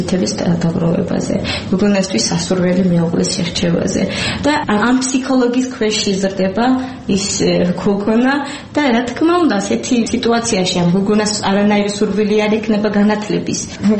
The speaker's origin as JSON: {"language": "Georgian", "town": "Kesalo", "region": "Kvemo Kartli", "country": "Georgia", "tie": "born there", "said": "ეს არის გარდაბნის რაიონი, სოფელი ქესალო. ჩემ სოფელში ქართულად მოსაუბრე ადამიანის ნახვა არ ვიცი, ცოტა გამორიცხული ამბავია."}